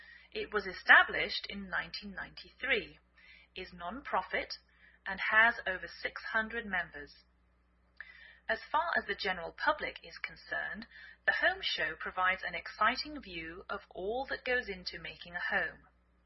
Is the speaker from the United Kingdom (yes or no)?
yes; England, United Kingdom; now in United States